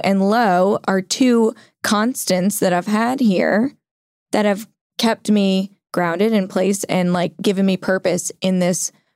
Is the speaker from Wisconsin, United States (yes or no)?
no; New Orleans, Louisiana, United States; I think that we were so spoiled by growing up in New Orleans, a place that is so rich in culture.